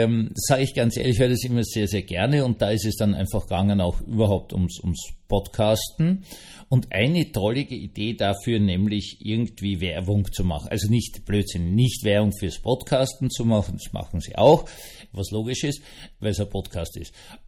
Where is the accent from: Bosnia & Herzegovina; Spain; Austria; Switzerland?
Austria; und das musste ich jetzt als Österreicher sagen